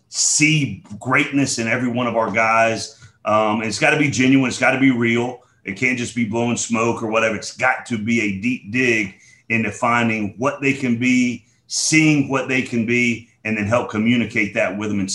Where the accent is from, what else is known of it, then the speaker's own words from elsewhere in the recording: Decatur, Georgia, United States; I was born and raised right in DeKalb County, Decatur, raised on Columbia Drive, and then went to high school out in Conyers.